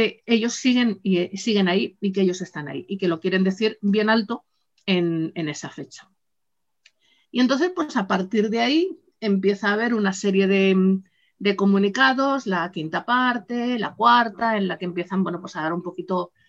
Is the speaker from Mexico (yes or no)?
no; Madrid, Community of Madrid, Spain; Yo soy de Madrid y en Madrid tenemos un aprendiz de río